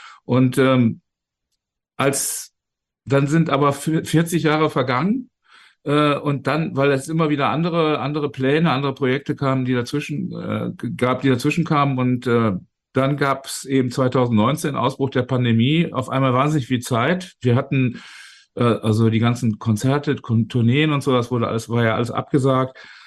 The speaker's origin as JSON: {"language": "German", "region": "Berlin", "country": "Germany", "said": "ich sage, nein, ich bin nicht aus Wales, ich bin aus Berlin."}